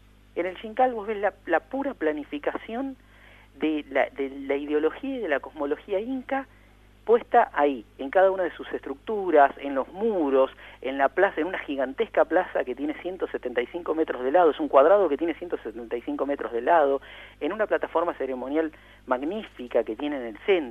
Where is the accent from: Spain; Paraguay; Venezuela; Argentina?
Argentina; en nosotros como argentinos, como un país que tiene una gran porción de la cordillera andina dentro de su territorio